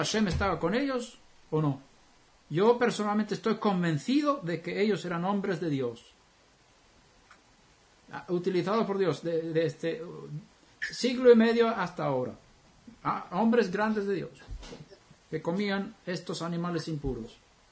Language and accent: Spanish; Sweden; yo vengo de Suecia